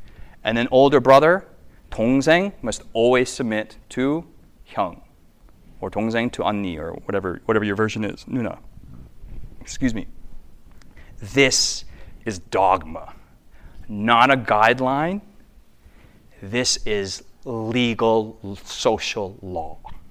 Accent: United States; for me as an American, that just makes me, like, you know, all of our movies, like, though everyone falleth, I shall stand for truth.

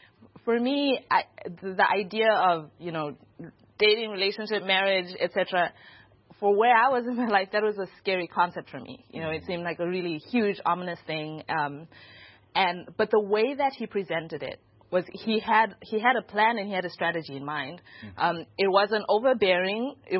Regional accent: Zimbabwe; I'm from Zimbabwe.

